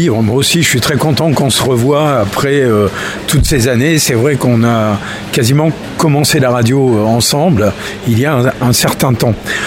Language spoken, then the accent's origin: French; Limoges, Nouvelle-Aquitaine, France; c'est un livre qui se passe à Limoges, parce que évidemment je suis de Limoges